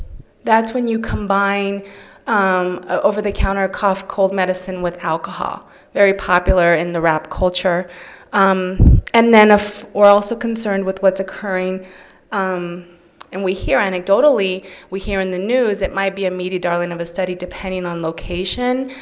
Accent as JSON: {"language": "English", "region": "California", "country": "United States", "said": "I'm from California, so the presentation I'm going to focus on now"}